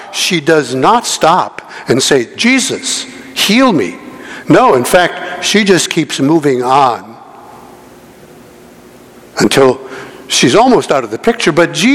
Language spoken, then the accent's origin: English; Chicago Heights, Illinois, United States; When I was growing up, a while ago, I grew up in Chicago Heights, Illinois. Anybody know where that is? Far south suburb.